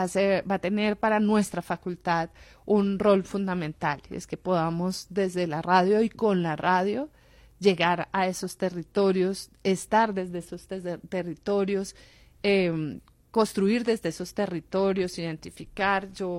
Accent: Colombia; No puede ser que nosotros como colombianos

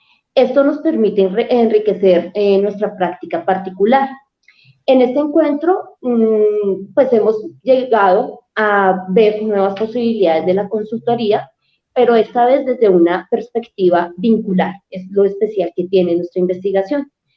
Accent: Bogotá, Colombia; somos de Bogotá, Colombia

